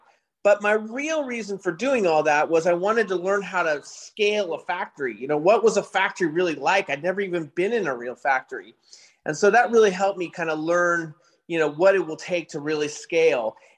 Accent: San Francisco, California, United States; You know, I grew up in San Francisco in high school.

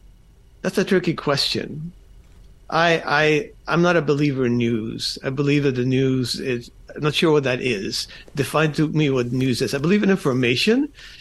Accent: Falls Church, Virginia, United States; also born or lived in Miami; So I did not grow up in a Cuban ghetto. I grew up in Falls Church, Virginia, outside Washington, D.C.

